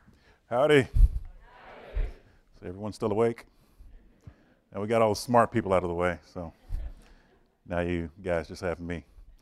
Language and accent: English; Austin, Texas, United States; I was raised in Austin, so yeah, I know, give it to him.